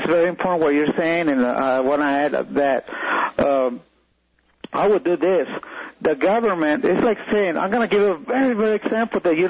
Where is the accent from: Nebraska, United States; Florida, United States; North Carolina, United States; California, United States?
California, United States; Los Angeles; born there; Yes, sir. I was born here in Los Angeles.